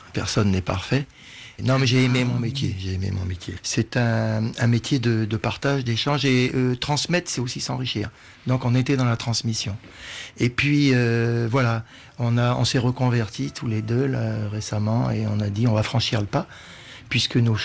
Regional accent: North Province, New Caledonia; j'ai eu le privilège de grandir en ce qu'on appelle la brousse, c'est-à-dire que dans le village de Point-d'Imier. Et ensuite, je suis allé à Nouméa pour poursuivre des études.

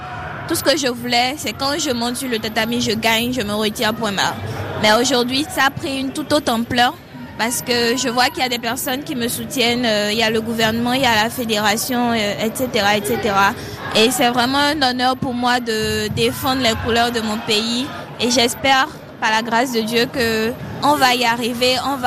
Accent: Benin; moved away; J'ai quitté le Bénin, d'accord, mais je suis venue ici pour leur montrer qu'on a des athlètes en Afrique qui peuvent faire des merveilles. On veut voir des Africains aussi sur le podium. Et mon plus grand rêve, c'est être la première Béninoise

